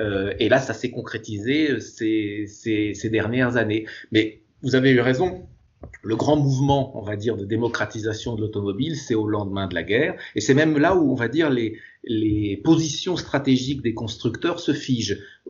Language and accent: French; France; Chez nous en France